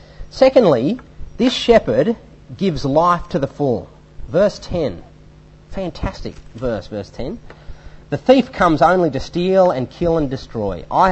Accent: Yass, New South Wales, Australia; I can remember when I was growing up in Yass

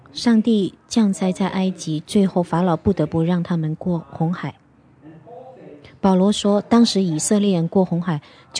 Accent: Australia; 我们当时作为澳洲人有点想把那个裁判拉下场

